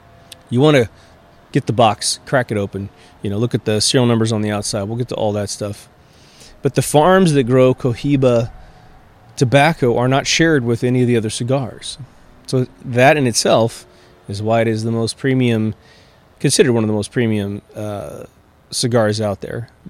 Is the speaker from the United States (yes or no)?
yes; United States; What's interesting about being an American and starting off in a New World stash